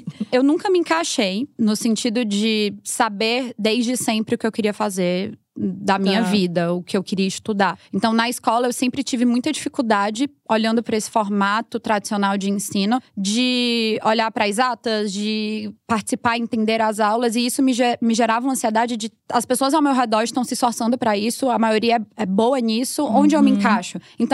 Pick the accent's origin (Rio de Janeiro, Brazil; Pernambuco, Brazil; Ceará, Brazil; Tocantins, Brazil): Ceará, Brazil; Fortaleza; Porque eu sou de Fortaleza, Sim. Ceará, nordestina. Tenho muito orgulho disso.